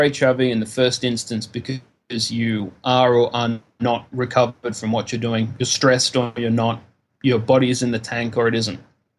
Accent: Australia; I'm Australian, in case anyone has not managed to pick that up.

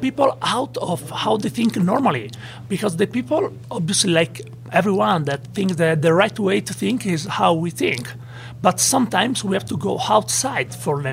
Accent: Florence, Tuscany, Italy; About me, I'm from Florence, and is a city really rich.

